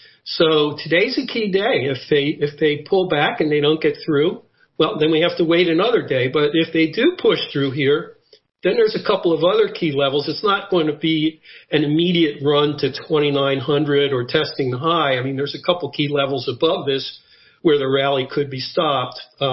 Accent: Philadelphia, Pennsylvania, United States; I miss my hometown of Philadelphia, which is a wonderful city in its own right.

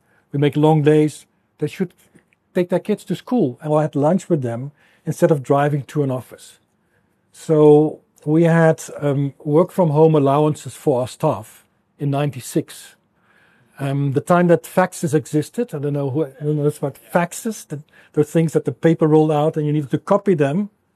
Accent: Netherlands; English is a second language; moved away as an adult; now in South Africa; My accent gives me away. I'm Dutch. So that will be forever clear that there's an accent. So let me get it out of the way. I'm Dutch. Came to South Africa in about 2010.

